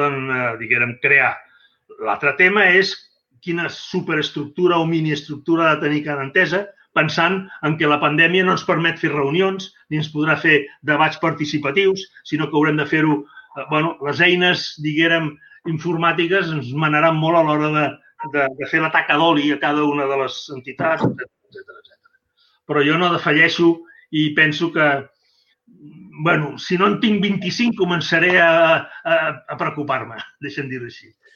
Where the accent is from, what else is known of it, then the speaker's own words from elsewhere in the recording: Catalonia, Spain; jo que sóc del Baix Llobregat de tota la vida